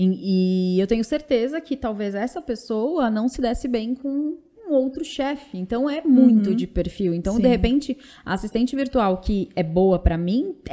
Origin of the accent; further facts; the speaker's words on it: Italy; Eu sou italiana, né?